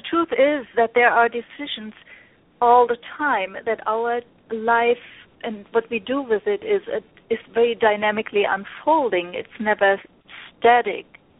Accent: Germany; English is a second language; I'm from Germany. You probably hear my accent.

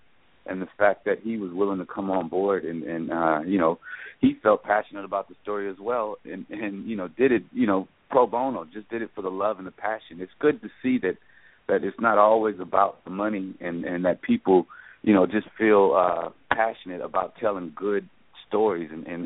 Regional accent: Los Angeles, California, United States; I'm from Los Angeles.

